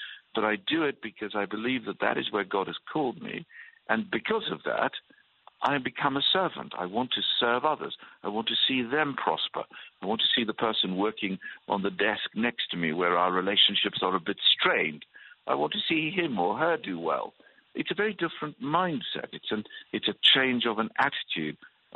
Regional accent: South Africa; moved away as an adult; now in England; I was brought up in South Africa, came to England, where I came to study at Cambridge University.

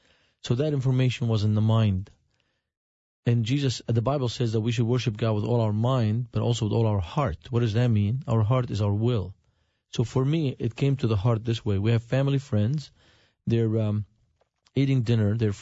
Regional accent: Beirut, Beirut Governorate, Lebanon; The church I grew up in Beirut had a regular prayer meeting

